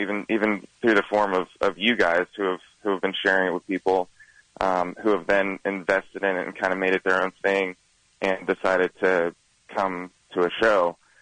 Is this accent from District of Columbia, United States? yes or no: no; Columbus, Ohio, United States; We're from Columbus, so we love playing in the Midwest.